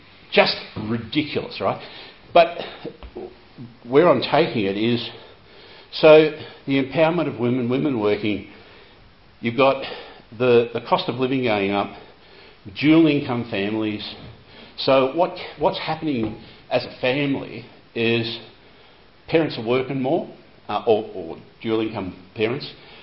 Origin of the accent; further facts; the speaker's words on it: Melbourne, Victoria, Australia; I was born in Melbourne. We grew up there.